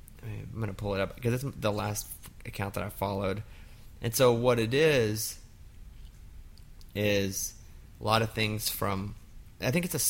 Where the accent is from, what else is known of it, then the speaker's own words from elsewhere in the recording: Arkansas, United States; I'm from Arkansas.